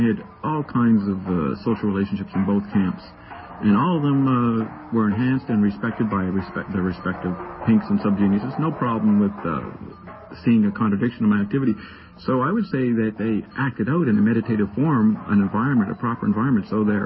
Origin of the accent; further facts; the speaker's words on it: Nova Scotia, Canada; now in Toronto, Canada; Now, I've admitted that I came from Nova Scotia in this reincarnation, all right?